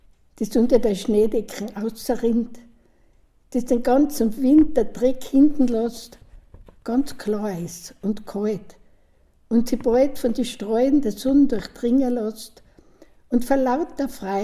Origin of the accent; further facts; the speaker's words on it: Tamsweg, Salzburg, Austria; bin aus Damsweg daheim. Ich bin schon in Pension, ziemlich lang, war früher Lehrerin.